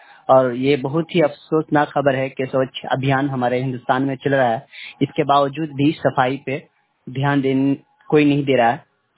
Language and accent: Hindi; Bachharpur, India; और मैं बछारपुर वार्ड मैं बछारपुर गांव का निवासी हूँ।